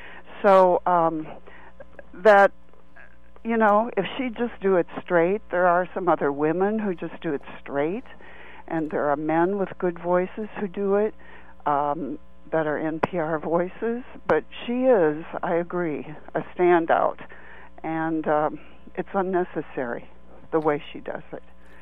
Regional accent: Minnesota, United States; I am from Minnesota originally

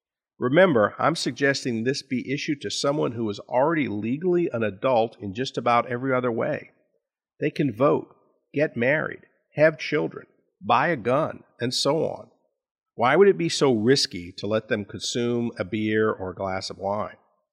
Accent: New Orleans, Louisiana, United States; born or raised there

